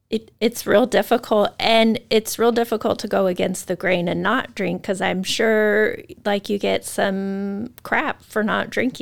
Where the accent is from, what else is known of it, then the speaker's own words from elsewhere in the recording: Moscow, Idaho, United States; I grew up in a college town. I grew up at in Moscow.